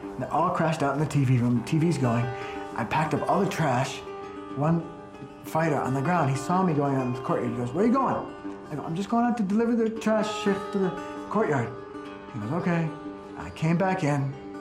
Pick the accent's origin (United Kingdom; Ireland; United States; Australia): Ireland; I said, I'm an Irish journalist.